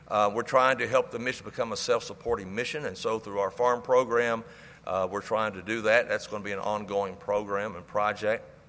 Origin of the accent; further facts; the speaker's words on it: Jackson, Tennessee, United States; And we're actually from Jackson, Tennessee, which is a long ways from here.